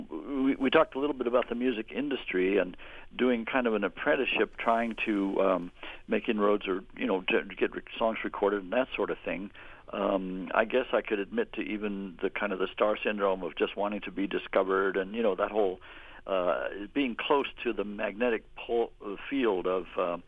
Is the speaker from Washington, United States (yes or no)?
no; California, United States; I grew up in Southern California, yeah, and a good place to grow up in a good time